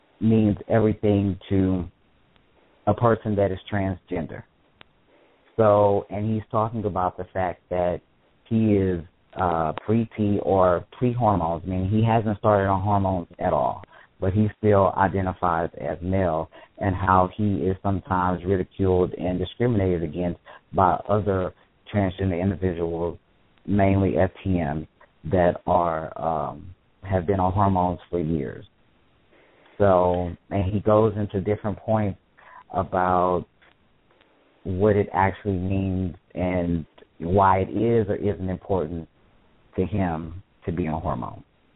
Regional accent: Texas, United States; I'm from Texas, y'all.

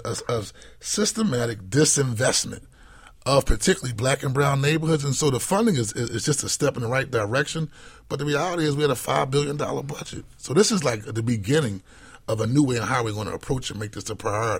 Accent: Philadelphia, Pennsylvania, United States; I'm born and raised in South Philadelphia, and I recognize that at the end of the day, there has to be a healthy balance.

